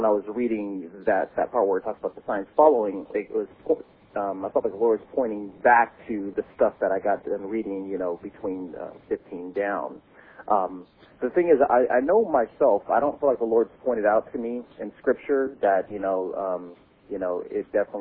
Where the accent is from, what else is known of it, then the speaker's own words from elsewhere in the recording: Eugene, Oregon, United States; I am from Eugene.